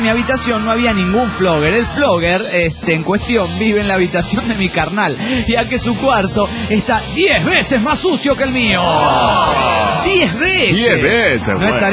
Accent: Rosario de Lerma, Salta, Argentina; soy de Rosario de Lerma, Salta, Argentina.

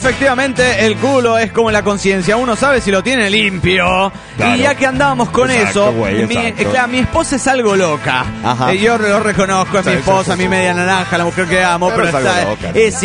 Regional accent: Mérida, Yucatán, Mexico; de Mérida, Yucatán, México.

